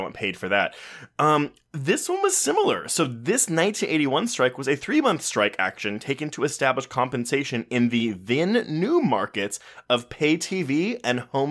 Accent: Richmond, Texas, United States; This movie was filmed no less than 20 minutes away from the house I grew up in Richmond, Texas.

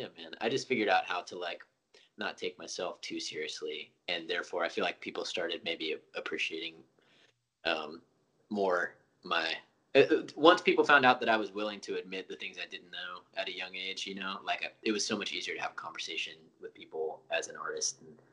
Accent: Knoxville, Tennessee, United States; I think one perk of being from Knoxville is that, you know, very few people that I looked up to were from Kno

